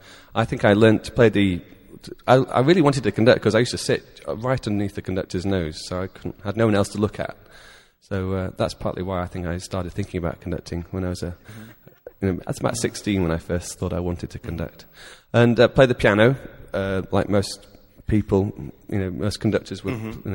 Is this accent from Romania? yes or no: no; England, United Kingdom; I don't know if you can tell, but I'm not from America. I'm actually...